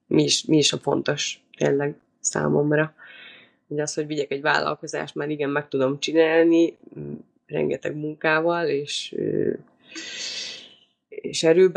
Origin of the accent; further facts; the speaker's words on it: Hungary; moved away; Egyébként nagyon el is kezdett már hiányozni a szülőhazám, a magyar nyelv, így, hogy tényleg már 5 nyelven megtanultam beszélni, vagy hát 4-en, ugye az anyanyelvemen.